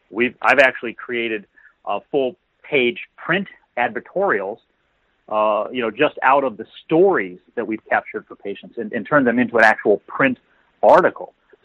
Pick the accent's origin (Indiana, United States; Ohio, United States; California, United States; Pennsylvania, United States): Ohio, United States; Akron; they see that I'm from Akron